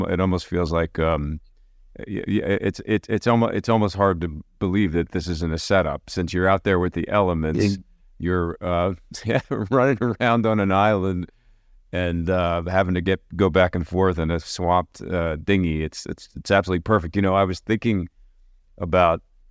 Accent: Philadelphia, Pennsylvania, United States; I grew up in Philadelphia, and I think it was an Amish dish.

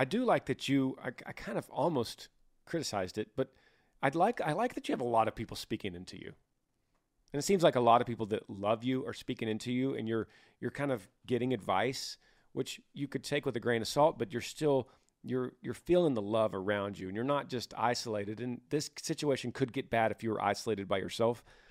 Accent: Utah, United States; I'm from Utah.

